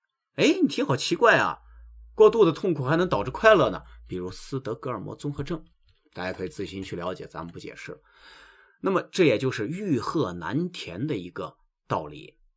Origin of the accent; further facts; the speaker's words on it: China; 因为我们中国人对佛学也比较熟悉嘛